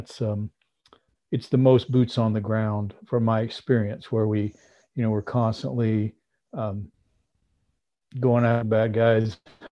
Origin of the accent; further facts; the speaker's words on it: Weatherford, Texas, United States; I went and applied to be a police officer at my hometown in Weatherford, Texas, just west of Fort Worth.